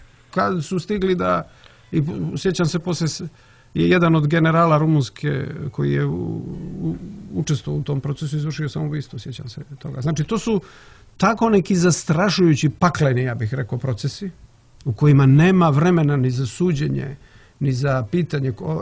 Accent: Montenegro; kakav je taj jednopartijski sistem bio kod nas u Crnoj Gori bukvalno do juče

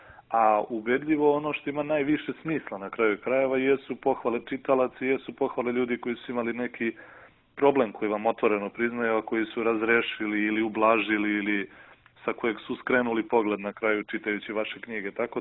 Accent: Serbia; ja sam jel, Srbin pravoslavac

